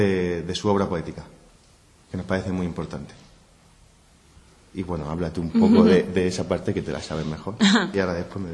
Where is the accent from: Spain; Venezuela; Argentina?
Spain; Jumilla, Region of Murcia; como soy de Jumilla